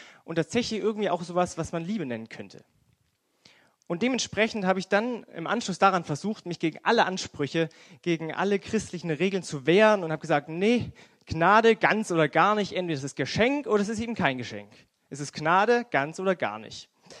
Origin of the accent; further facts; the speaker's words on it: Aue, Saxony, Germany; ich komme aus dem Erzgebirge, aus der kleinen Stadt Aue.